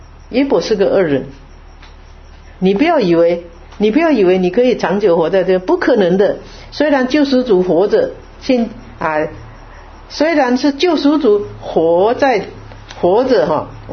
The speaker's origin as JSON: {"language": "Chinese", "country": "China", "said": "我们中国人呢，我们中国人讲到这个五福"}